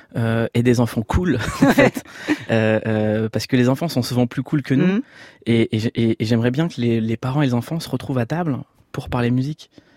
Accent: Noisy-le-Sec, Île-de-France, France; Moi, quand j'ai grandi à Noisy-le-Sec, les grands de mon quartier, c'était des puits de savoir.

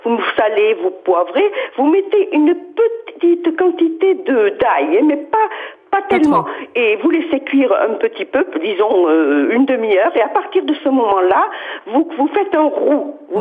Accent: South-West France, France; je suis originaire du Sud-Ouest.

